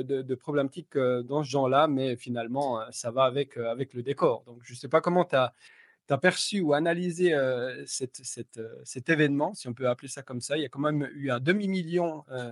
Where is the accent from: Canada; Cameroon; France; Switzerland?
Switzerland; je voulais commencer par m'excuser parce qu'en tant que Suisse